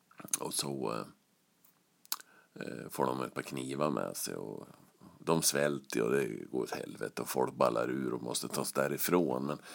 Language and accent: Swedish; Västerås, Västmanland County, Sweden; Vi är lika gamla, vi är från Västerås.